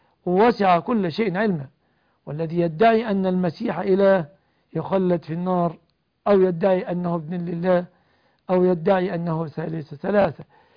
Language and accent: Arabic; Egypt; وأسأل الله أن يحفظ بلادنا مصر